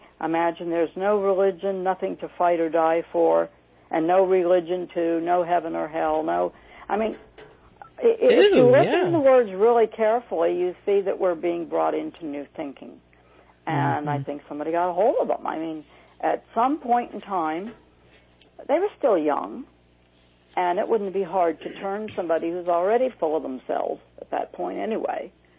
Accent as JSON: {"language": "English", "town": "Washington", "region": "District of Columbia", "country": "United States", "said": "I'm from Washington, D.C., but and that gave me, you know, you live in this part of the country, and especially in this smaller area of the seat of government"}